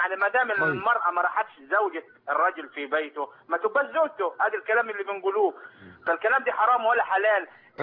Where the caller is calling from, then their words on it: Sohag, Sohag Governorate, Egypt; انا اكلمك من سوهاج.